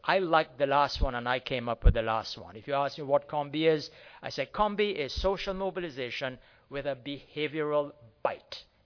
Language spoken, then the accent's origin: English; Trinidad & Tobago; I am arrogant, but I'm not from India. I'm actually from the Caribbean, just to make sure people are comfortable with where I'm from. I'm from the islands of Trinidad and Tobago. That's where I was born.